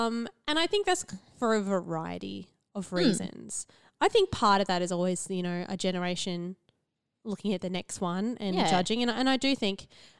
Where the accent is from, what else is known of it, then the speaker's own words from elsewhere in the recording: Queensland, Australia; I grew up in the central Queensland